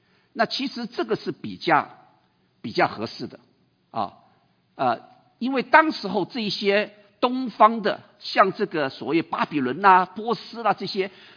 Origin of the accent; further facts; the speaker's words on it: China; moved away as an adult; now in United States; 我们中国人喜欢博士啊，是不是？特别我们来了美国，最喜欢博士了